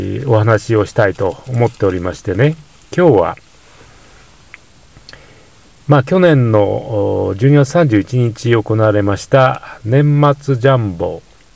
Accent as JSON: {"language": "Japanese", "town": "Iwaki", "region": "Fukushima", "country": "Japan", "tie": "born or raised there", "said": "2001年までありました地元いわき市の100年続いた百貨店ですね。"}